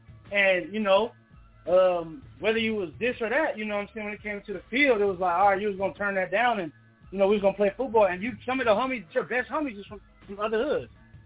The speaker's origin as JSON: {"language": "English", "town": "Detroit", "region": "Michigan", "country": "United States", "tie": "born or raised there", "said": "I grew up in Detroit as well. So, the homies in Detroit, I've been to all the gutters. You know what I'm saying? You know, the 313, I used to live there."}